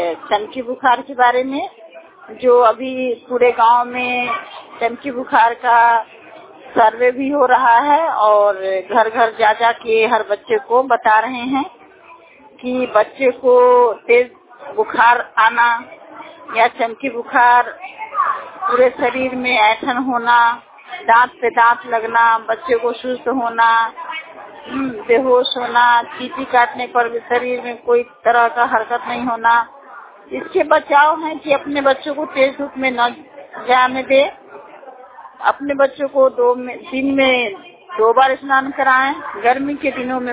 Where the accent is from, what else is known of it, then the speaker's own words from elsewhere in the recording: Patahi, Bihar, India; मैं पताही पंचायत की रहने वाली हूँ।